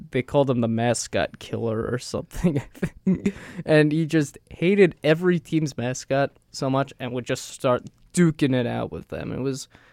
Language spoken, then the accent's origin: English; New York, United States; I'm a New Yorker, I'll root for the Knicks.